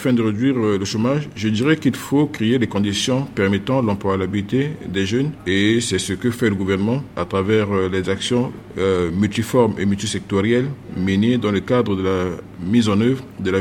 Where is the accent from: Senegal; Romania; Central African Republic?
Central African Republic; chez nous, en République centrafricaine